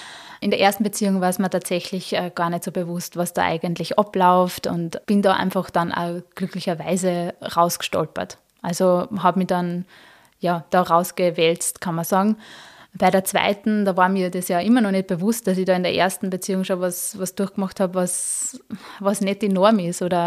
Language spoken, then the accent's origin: German; Schwertberg, Upper Austria, Austria; also ich komme aus Schwertberg